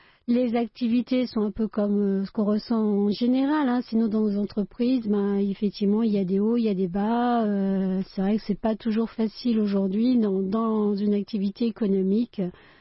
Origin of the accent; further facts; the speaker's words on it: France; c'est en tant que bon français, on est toujours comme ça